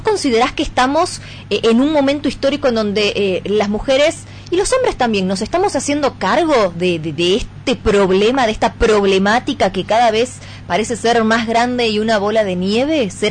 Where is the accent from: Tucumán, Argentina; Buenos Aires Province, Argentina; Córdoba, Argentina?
Tucumán, Argentina; Como sociedad, como tucumanos, como Estado